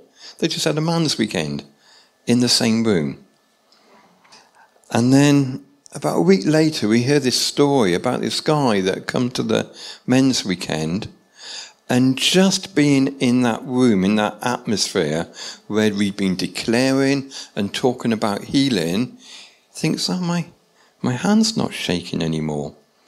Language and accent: English; England, United Kingdom; But that's the English thing that kicks in, isn't it? Is that us being English?